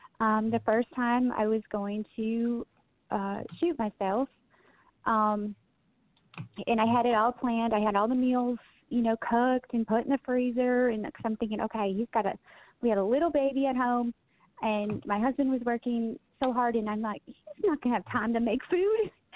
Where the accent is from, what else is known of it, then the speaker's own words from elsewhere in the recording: Midwest, United States; My background, I grew up in the Midwest, actually.